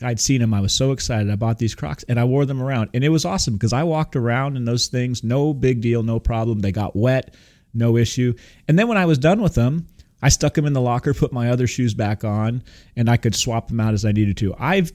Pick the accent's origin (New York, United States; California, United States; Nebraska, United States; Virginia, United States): California, United States; I'm from California.